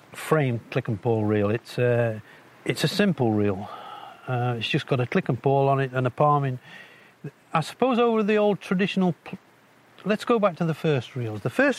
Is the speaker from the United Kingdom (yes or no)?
yes; East Midlands, United Kingdom; born there; I was born in the High Peaks in Derbyshire.